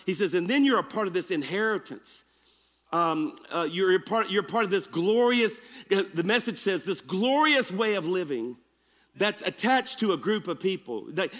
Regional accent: Baton Rouge, Louisiana, United States; I was traveling back from my hometown of Baton Rouge.

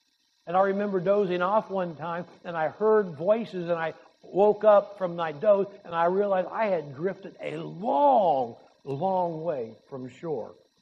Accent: California, United States; I remember as growing up in California, we go to the lakes and we would take inner tubes.

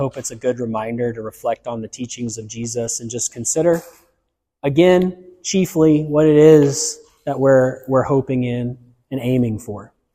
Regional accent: United States; I know because I grew up in America. I've heard it my whole life.

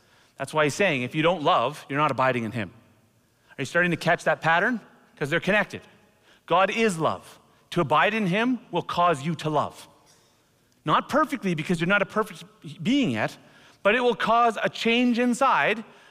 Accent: Canada; now I'm going to be careful on saying this because I am Canadian still.

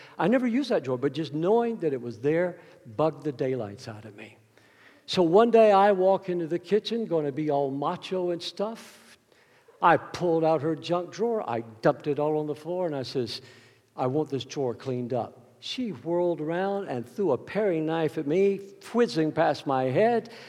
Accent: United States; And I just, as an American, I'm so proud to see that, the long history we have.

